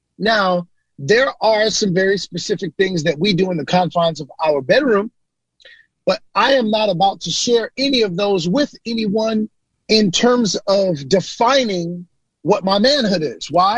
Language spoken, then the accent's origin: English; Brooklyn, New York, United States; In the environment that I grew up in Brooklyn, we were often taught that everything about manhood was about sexuality and masculinity.